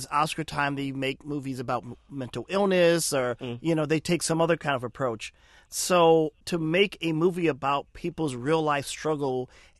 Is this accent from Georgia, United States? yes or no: no; East St. Louis, Illinois, United States; I'm from East Boogie, nice.